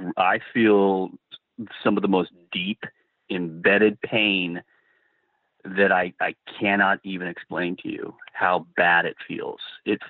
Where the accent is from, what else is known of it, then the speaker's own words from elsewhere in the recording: India; Well, one guy, I said, "Hey, you know, I'm from India,"